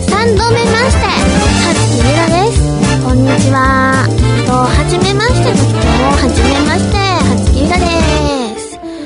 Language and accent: Japanese; Osaka, Japan; now in Tokyo, Japan; 大阪にいたらあんまわかんないっていうかさ、みんな大阪人だから、そんなツッコミないんですよ。でも東京に来たら、絶対に、大阪人ですかってね、言われるの。